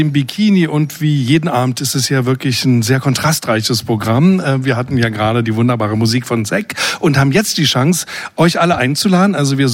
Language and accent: German; Germany; ich bin Ossi, ich komme aus der DDR, ich bin eigentlich so aufgewachsen wie ihr.